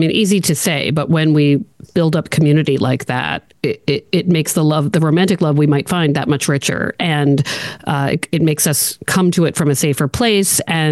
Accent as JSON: {"language": "English", "region": "Maryland", "country": "United States", "lives_now": "Boston, United States", "said": "I'm not originally from Boston. I'm from Maryland. Boston, where I live, is a very town."}